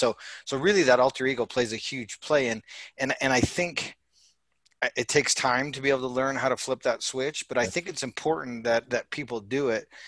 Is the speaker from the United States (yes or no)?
no; Calgary, Alberta, Canada; I'm from Cowtown. The Stampede is our thing.